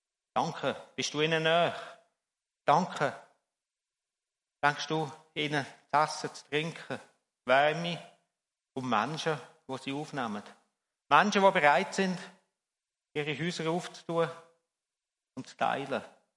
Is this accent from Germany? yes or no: no; Switzerland; Bei uns in der Schweiz ist ja das normal.